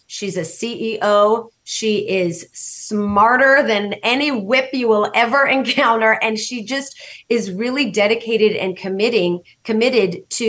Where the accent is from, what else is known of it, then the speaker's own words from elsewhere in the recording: United States; now I was born and raised in America. I grew up loving this country. My parents grew up loving this country